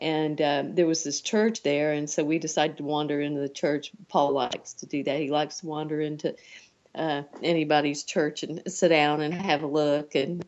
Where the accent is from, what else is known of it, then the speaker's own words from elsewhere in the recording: United States; Well, it's just, you know, growing up in America, it's like, you think, I think that they think everybody's circumcised